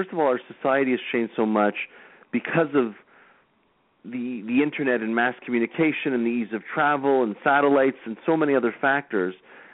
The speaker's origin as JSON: {"language": "English", "country": "Canada", "said": "consider myself a Canadian. I don't consider myself like a Romanian Canadian, because that's where my grandfather was from. I'm a Canadian, right?"}